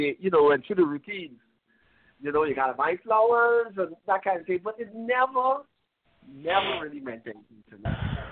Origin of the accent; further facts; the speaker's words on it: Guyana; That is because of how I grew up in Guyana